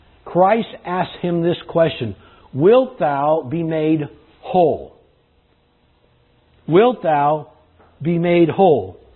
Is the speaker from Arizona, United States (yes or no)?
no; California, United States; When I grew up in California, we used to go to neighborhood swimming pools.